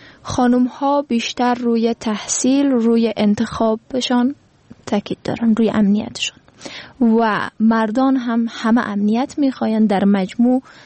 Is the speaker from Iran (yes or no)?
no; Afghanistan; به عنوان یک افغان